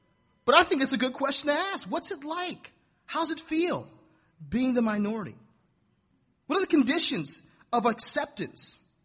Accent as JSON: {"language": "English", "town": "Baltimore", "region": "Maryland", "country": "United States", "tie": "born or raised there", "said": "You need to ask me how I grew up in Baltimore City."}